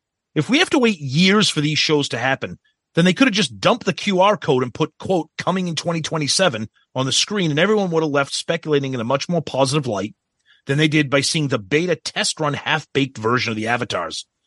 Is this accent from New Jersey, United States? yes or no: yes; New Jersey, United States; I was a teenager growing up in New Jersey when … came out.